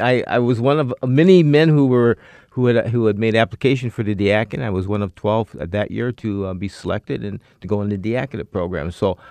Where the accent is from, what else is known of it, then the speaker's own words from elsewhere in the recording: St. Paul, Minnesota, United States; So first 8 years of my life, I spent here and growing up in St. Paul. And then we moved with him and traveled around the world.